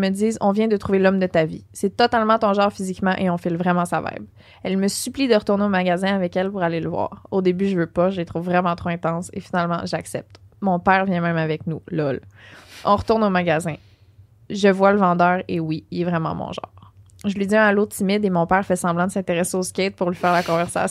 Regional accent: Quebec, Canada; moved away; quand je retourne chez nous, il y a une fierté là, qui vient avec le fait de venir de la Gaspésie, de venir de là.

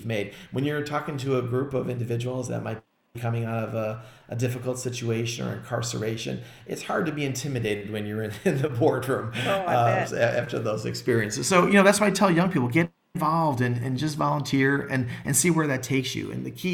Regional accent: Chicago, Illinois, United States; But listen, at the end of the day, you know, as a Chicagoan, you know, Chicago overall is a great city.

